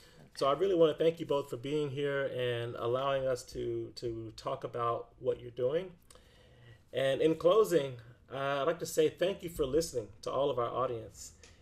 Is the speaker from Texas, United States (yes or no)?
yes; Texas, United States; Yeah, that's from my time of growing up in Texas, it's always something that we've celebrated and that we knew a lot about.